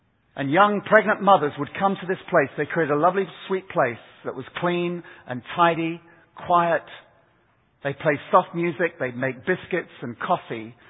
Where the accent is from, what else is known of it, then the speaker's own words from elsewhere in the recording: United Kingdom; Now this is your game, not mine. I'm British.